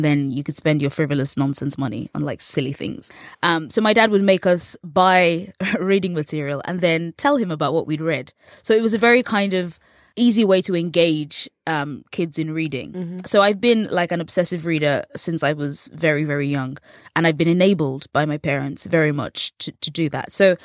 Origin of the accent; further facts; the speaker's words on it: England, United Kingdom; for the longest time growing up in England, Friends was on television every Friday night at 9 p.m.